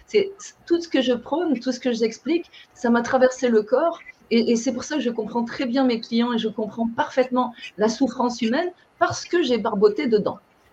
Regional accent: France; moved away; Je viens de France, comme mon accent l'indique

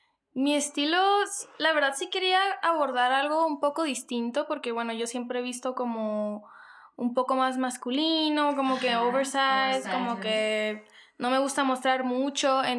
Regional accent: Chihuahua, Mexico; Siempre los visitamos allá, soy de Chihuahua.

